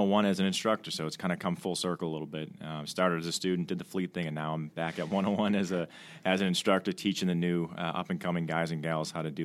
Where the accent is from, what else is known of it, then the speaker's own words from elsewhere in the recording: Milton, Massachusetts, United States; Yeah, so I'm from Milton, Mass., just outside of Boston. One of four brothers. Played every sport growing up.